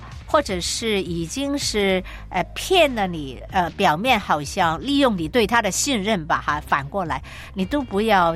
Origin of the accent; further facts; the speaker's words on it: Guangdong, China; 所以这是我们广东人说是贼喊抓贼